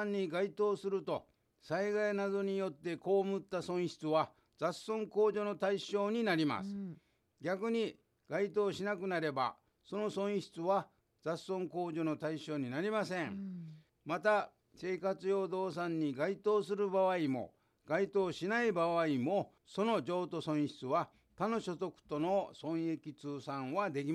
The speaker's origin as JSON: {"language": "Japanese", "town": "Mikazuki", "region": "Saga", "country": "Japan", "said": "私は 肥前三日月村出身です"}